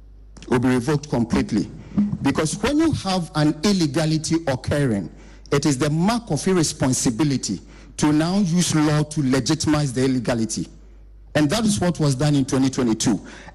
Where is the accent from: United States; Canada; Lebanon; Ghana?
Ghana; Tema, Greater Accra; I grew up in Tema. And growing up in Tema, I could walk from Community 1, Site 19, where I was living